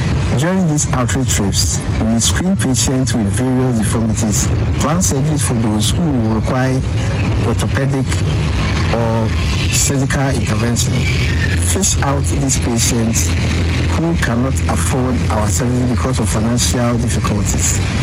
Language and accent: English; Ashanti, Ghana; I hail from Funchal in the Ashanti region. I'm 41 years old.